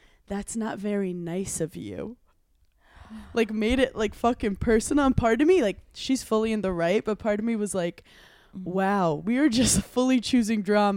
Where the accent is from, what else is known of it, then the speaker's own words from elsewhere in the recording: Brooklyn, New York, United States; Did you tell them I was from Brooklyn?